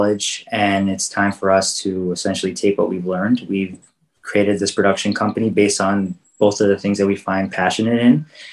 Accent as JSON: {"language": "English", "town": "Dearborn", "region": "Michigan", "country": "United States", "tie": "born there", "said": "So we're both born in Dearborn, Michigan, just basically on the cusp of Detroit, essentially. And our parents and our grandparents all grew up in the area."}